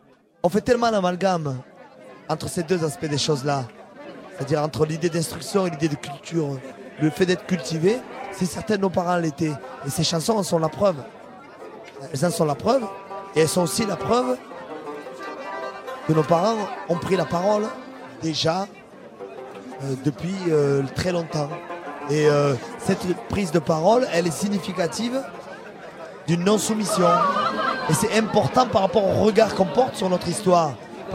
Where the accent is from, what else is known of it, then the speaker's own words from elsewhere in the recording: France; Aujourd'hui, nous, on est des Français. On est des Français avec cette part de culture et d'identité.